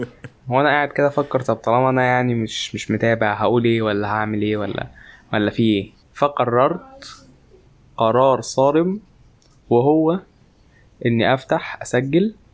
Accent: Egypt; انا مصري بس يعني. مش ما عنديش جنسيات. هو مصر. انا مصري.

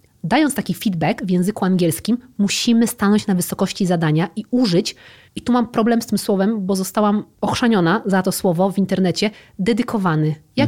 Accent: Wrocław, Lower Silesian Voivodeship, Poland; No przecież ja jestem z Wrocławia, no a nie z żadnego Podlasia

